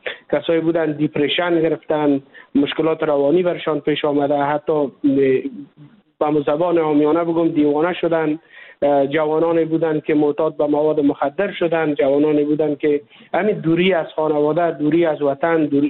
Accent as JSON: {"language": "Persian", "country": "Afghanistan", "lives_now": "India", "said": "ما کسایی که از افغانستان هستیم"}